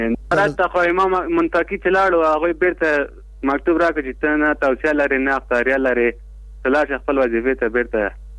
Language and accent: Pashto; Logar, Afghanistan; now in Kabul, Afghanistan; زه د لوګر اوسېدونکی یم، پلان په کابل کې اوسېږم.